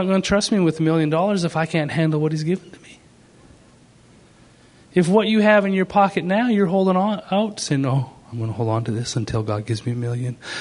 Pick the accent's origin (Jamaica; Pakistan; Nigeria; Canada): Canada; moved away as an adult; now in United States; I was Canadian, so I couldn't work. I'm still Canadian, but living in America